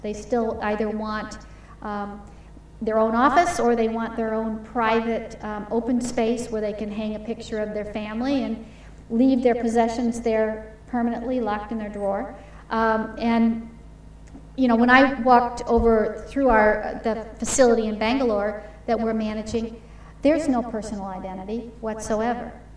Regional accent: Wisconsin, United States; You know, I'm being from Wisconsin, I'm sure you're aware the small towns in Wisconsin haven't closed the gap on a Milwaukee or Chicago

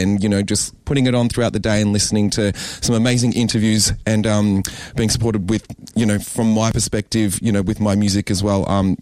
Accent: Werribee, Victoria, Australia; I grew up in Werribee. I didn't have, you know, I didn't grow up with gay people. I didn't know any gay people. I was the eldest child. I was the eldest grandchild. I came from a very Italian background, a very Catholic background.

